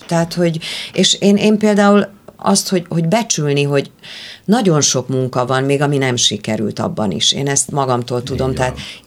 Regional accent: Budapest, Hungary; Emlékszem, hogy engem Újpesten panelben nőttem föl

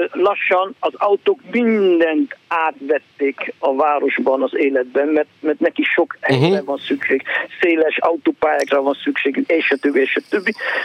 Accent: Netherlands; now in Hungary; mert én fölnőttem a 70-es években Hollandiában

